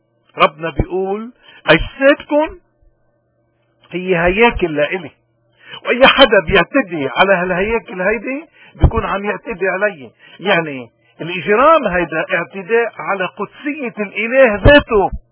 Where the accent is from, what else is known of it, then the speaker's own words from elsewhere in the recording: Lebanon; ونحن كلبنانيين على هالثقافة هيدي وعلى هالاسس الايمانية هيدي لازم ناخد مواقف